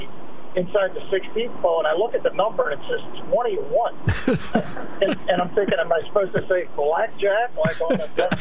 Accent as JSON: {"language": "English", "town": "Baltimore", "region": "Maryland", "country": "United States", "tie": "born or raised there", "said": "And now I am on the Baltimore Beltway and closing on my hometown."}